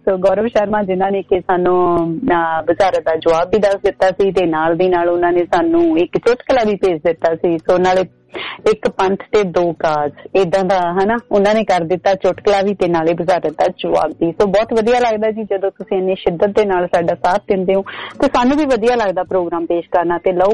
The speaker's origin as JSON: {"language": "Punjabi", "region": "Punjab", "country": "India", "said": "ਸੋ ਮੈਂ ਵੀ ਮਾਲਵੇ ਦੀ ਹਾਂ"}